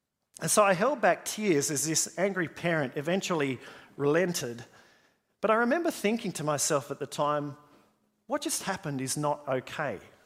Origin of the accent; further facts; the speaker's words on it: Canberra, Australian Capital Territory, Australia; And so growing up in Canberra, my dad was heavily involved in our local junior soccer club.